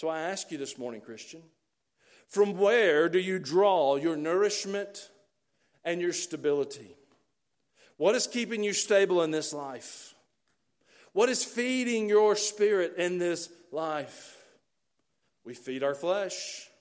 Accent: Georgia, United States; I grew up near Atlanta.

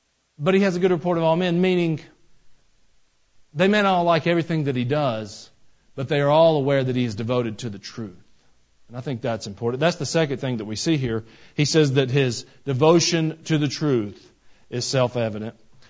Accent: Atlanta, Georgia, United States; I'm from Atlanta, and you can go out 285, and it circles around Atlanta

